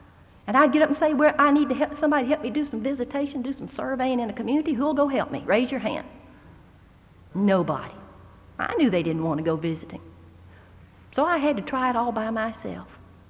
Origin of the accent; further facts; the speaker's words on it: the South, United States; I grew up in the South. Everybody, I thought, knew about Jesus.